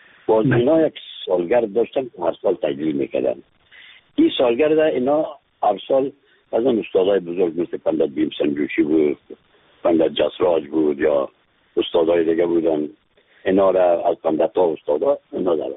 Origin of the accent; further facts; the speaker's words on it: Afghanistan; از افغانستان هستم